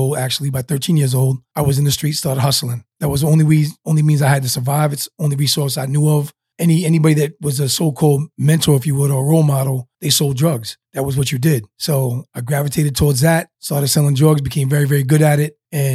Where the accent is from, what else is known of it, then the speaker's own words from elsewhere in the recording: Newport, Rhode Island, United States; Born and raised middle class in Newport, Rhode Island. If anybody doesn't know, Newport is the smallest city in the smallest state in the Union, Rhode Island.